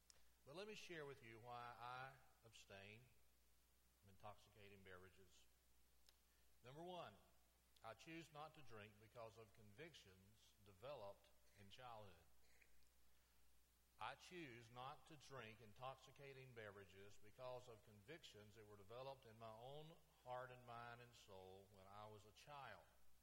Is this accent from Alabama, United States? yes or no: yes; Florella, Alabama, United States; When I was a boy growing up in Florella, Alabama, you were white, you wanted to buy a beer, you went to the pool hall downtown.